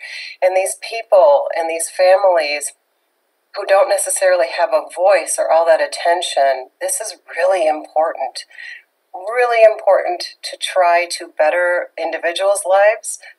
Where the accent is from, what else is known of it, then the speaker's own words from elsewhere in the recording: Minnesota, United States; somebody in my home state of Minnesota